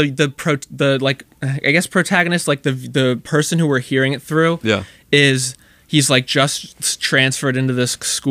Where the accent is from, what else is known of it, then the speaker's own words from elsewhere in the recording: Cleveland, Ohio, United States; I'm a junior from Ohio, unfortunately.